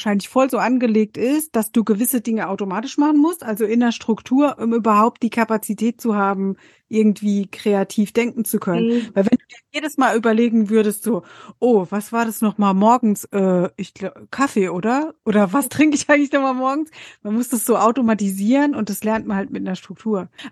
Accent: Germany; Bei uns in Deutschland gibt es so einen Yogi-Tee und da steht immer ein Spruch drauf auf dem Teebeutel.

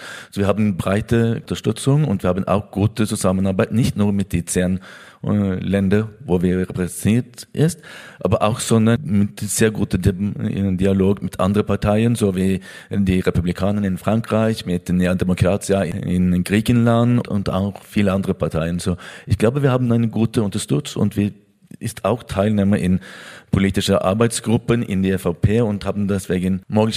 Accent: Norway; German is a second language; ich bin Norweger.

